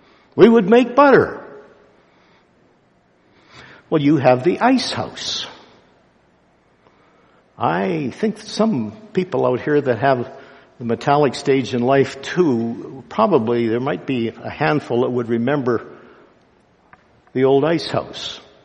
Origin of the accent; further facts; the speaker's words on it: Alberta, Canada; I grew up on a farm in northern Alberta. I was born in the Depression years. That means the 30s. Just want you to know I wasn't born in the 20s. It's the 30s. On a farm